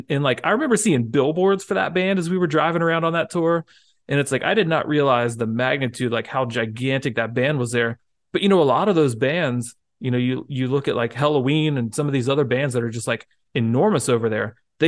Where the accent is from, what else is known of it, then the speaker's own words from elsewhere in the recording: United States; me as an American that has never heard this band in my life